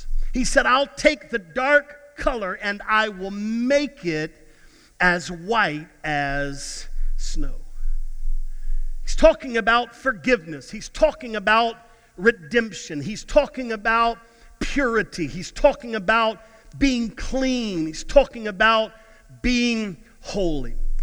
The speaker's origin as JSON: {"language": "English", "region": "Texas", "country": "United States", "said": "maybe it's just because we're from Texas and that doesn't happen very often."}